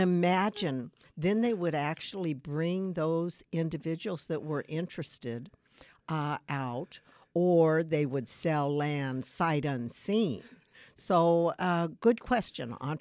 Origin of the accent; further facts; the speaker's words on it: Tucson, Arizona, United States; I grew up in Tucson and started as a real estate secretary at the front desk in an office.